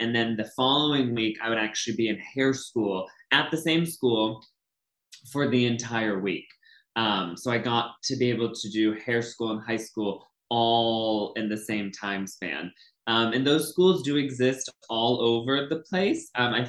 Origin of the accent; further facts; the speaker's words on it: Northampton, Massachusetts, United States; now in Los Angeles, United States; I'm a high-end hair extension specialist located in Los Angeles, California, and I'm originally from Northampton, Massachusetts.